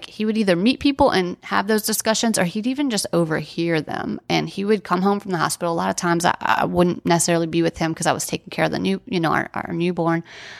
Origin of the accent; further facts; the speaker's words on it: New Orleans, Louisiana, United States; And, you know, we're from New Orleans, so we kind of uprooted our lives, our careers, everything to be there